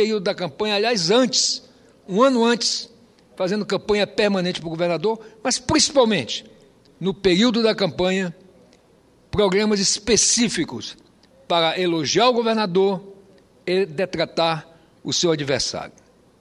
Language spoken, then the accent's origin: Portuguese; Roraima, Brazil; born there; eu sou um senador que nasci em Roraima.